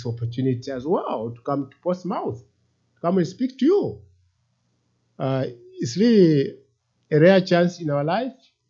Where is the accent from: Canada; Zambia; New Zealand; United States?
Zambia; Greetings from Zambia. I don't know if I'll require an interpreter because my accent may not be the same as yours.